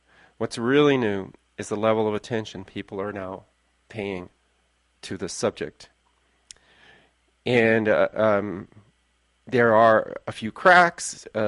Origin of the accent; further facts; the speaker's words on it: England, United Kingdom; because I grew up in England